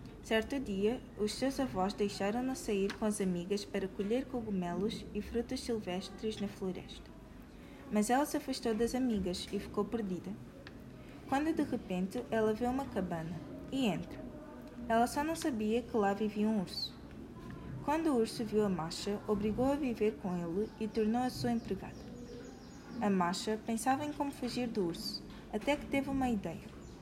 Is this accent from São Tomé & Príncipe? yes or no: yes; São Tomé & Príncipe; also born or lived in Russia; porque eu sou santomense e russa